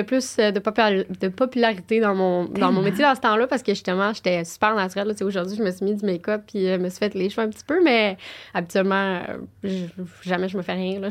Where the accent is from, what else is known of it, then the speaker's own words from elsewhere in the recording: Saint-Jérôme, Quebec, Canada; J'étais de Saint-Jérôme. Saint-Jérôme, represent.